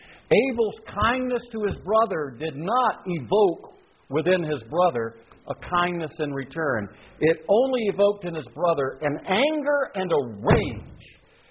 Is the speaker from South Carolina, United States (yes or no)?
yes; South Carolina, United States; now in Louisiana, United States; Now, I wasn't raised in Louisiana. I was raised in South Carolina, but I've lived here for 32 years.